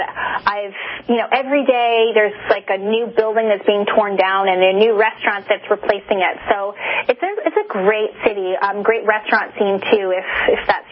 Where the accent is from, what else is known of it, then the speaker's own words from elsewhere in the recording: Toronto, Ontario, Canada; also born or lived in New York / Los Angeles; now in Denver, United States; I'm originally from Toronto, moved to New York, moved to L.A., but now I call Denver home.